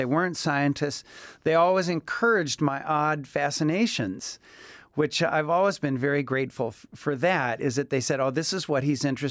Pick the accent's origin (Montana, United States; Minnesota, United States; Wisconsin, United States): Wisconsin, United States; Madison; Well, I grew up in Wisconsin in a suburb of Madison, so a pretty darn standard way to grow up, and I'm grateful for it. I loved it there, and I still do.